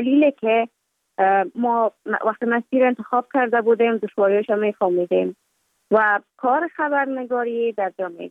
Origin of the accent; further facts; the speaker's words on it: Kabul, Afghanistan; also born or lived in Mazar-i-Sharif; بعد از تولد من تا 5 سالگی ما در مزار بودیم، بعد ناقل کابل شدیم چون به اساس کاربار که پدر جانم داشت ما در کابل زندگی نکردیم و من مکتب در اونجا خواندم. دوره طفولیت ما در کابل سپری کردیم